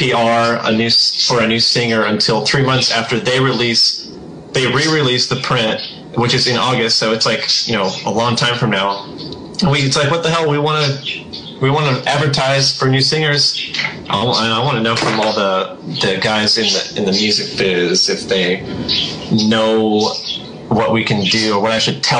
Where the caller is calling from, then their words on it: Davis, California, United States; I'm in Davis, California. It's right outside of Sacramento.